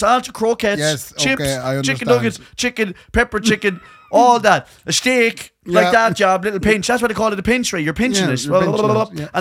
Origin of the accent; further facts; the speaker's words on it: Ireland; I'm Irish.